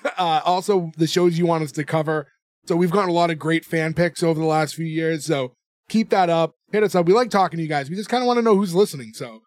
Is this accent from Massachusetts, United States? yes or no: yes; Massachusetts, United States; we're all from Massachusetts originally.